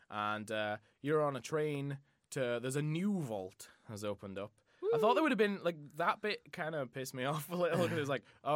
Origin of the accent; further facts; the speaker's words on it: England, United Kingdom; I'm from England, don't you know?